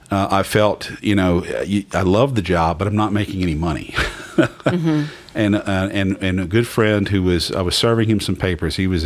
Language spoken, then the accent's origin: English; Cameron Parish, Louisiana, United States; I grew up in Cameron Parish in the Marshes.